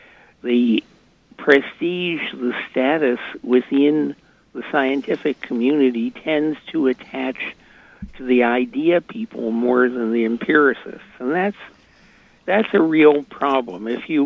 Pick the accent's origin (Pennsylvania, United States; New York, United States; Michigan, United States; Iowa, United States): Pennsylvania, United States; Philadelphia; Again, I grew up in the Philadelphia area, and as a teenager, when I wanted to collect insects, I went out to a rural gas station